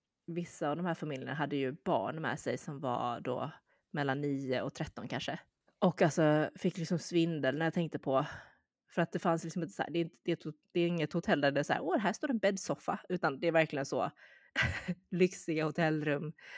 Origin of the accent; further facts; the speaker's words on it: Sweden; För oss är det svinvarmt också för att vi är från Sverige.